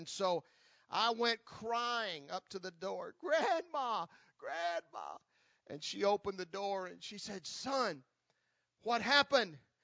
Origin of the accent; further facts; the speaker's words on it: Tennessee, United States; But I remember a story when I was just a kid growing up in Tennessee.